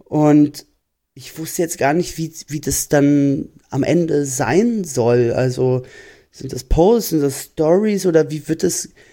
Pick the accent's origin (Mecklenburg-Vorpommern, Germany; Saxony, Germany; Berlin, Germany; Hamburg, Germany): Berlin, Germany; ich wohne zum Beispiel ganz am Rand von Berlin, wo ich aufgewachsen bin. Also bin auch schon mal weggezogen nach Kreuzberg oder nach Charlottenburg.